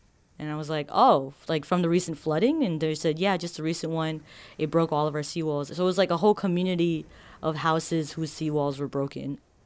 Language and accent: English; Marshall Islands; I'm from the Marshall Islands. The Marshall Islands is in the northern Pacific Ocean, and it's in an area called Micronesia. It's a small country. It's not very developed.